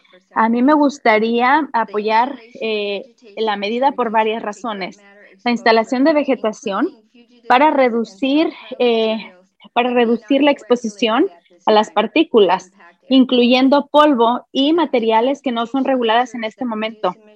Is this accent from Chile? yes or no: no; California, United States; born there; yo nací en Cameron, en el área AB 617.